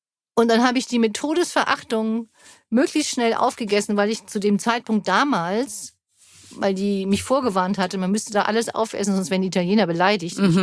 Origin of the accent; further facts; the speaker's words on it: Germany; Ich bin ja Deutsche und die kennt sich halt nicht so aus, was so üblich ist.